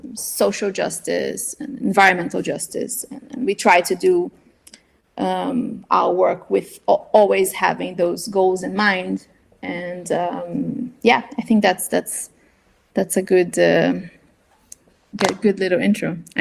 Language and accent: English; Brazil; my experience of growing up in Brazil, understanding the reality of Brazil.